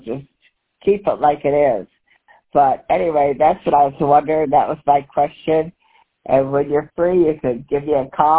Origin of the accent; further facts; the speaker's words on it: Bad Axe, Michigan, United States; I'm from Bad Axe, Michigan. I used to live in Traverse City